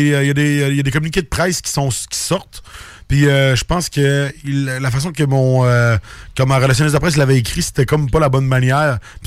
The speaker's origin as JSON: {"language": "French", "town": "Audet", "region": "Quebec", "country": "Canada", "tie": "born or raised there", "said": "En fait, je suis natif d'Audette. Personne ne sait c'est où. C'est comme juste un trou, mais c'est sur une montagne."}